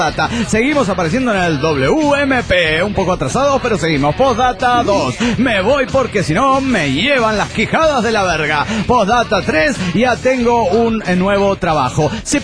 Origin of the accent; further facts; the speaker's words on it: Tonalá, Jalisco, Mexico; Hola amigos … de Tonala, Jalisco, México.